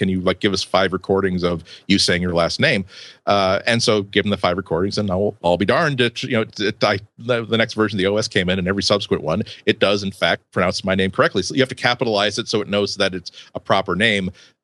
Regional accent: Boston, Massachusetts, United States; accent: Boston; with a soft A from Boston.

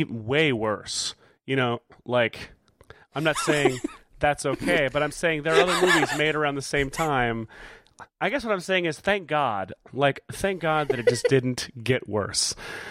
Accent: Tennessee, United States; But, like, growing up in Tennessee, when I was my son's age, Indian was still, it was known that Native American was probably a better term.

